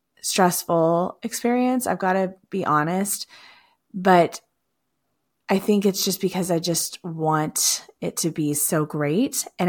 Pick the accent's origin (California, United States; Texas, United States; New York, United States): Texas, United States; Houston; We're bringing it back home to my hometown of Houston, Texas. I'm really, really excited about that. I love this city.